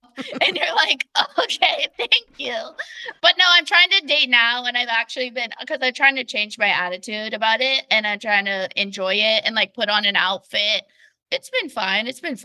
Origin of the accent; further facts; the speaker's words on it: California, United States; I grew up in Orange County.